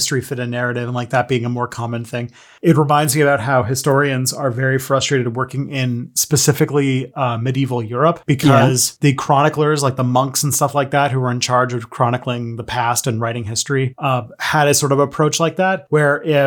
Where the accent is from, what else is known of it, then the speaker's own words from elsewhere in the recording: Canada; I'm Canadian